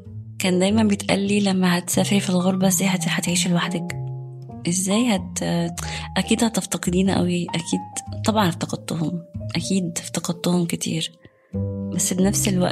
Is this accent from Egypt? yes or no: yes; Egypt; الخشاف ده عندنا في مصر هو عبارة عن البلح